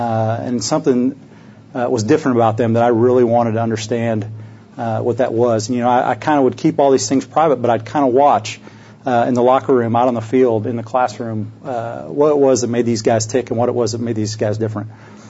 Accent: Des Moines, Iowa, United States; I grew up in Des Moines, Iowa, and the thriving metropolis.

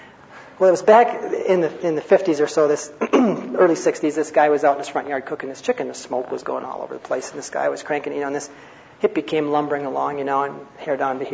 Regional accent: Minnesota, United States; and so we're from Minnesota

